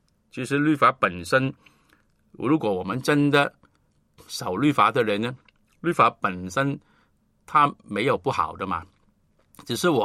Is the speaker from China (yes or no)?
yes; China; 好像我们中国人，当我们说我们四下独自一个人的时候呢，没有人看见我们的时候呢